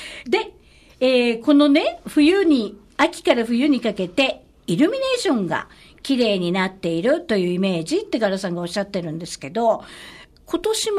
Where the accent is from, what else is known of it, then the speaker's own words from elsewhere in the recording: Nishinomiya, Hyogo, Japan; 地元、我々のね、地元西宮にあるっていうのはちょっと誇りですよね。